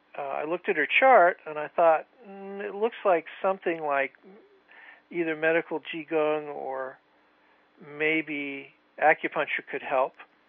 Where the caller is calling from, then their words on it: California, United States; I said, well, I'm calling from California.